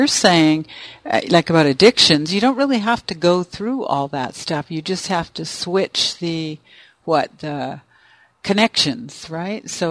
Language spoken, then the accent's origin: English; Canada; I wonder if it's because he's Canadian. I'm Canadian too, Michael.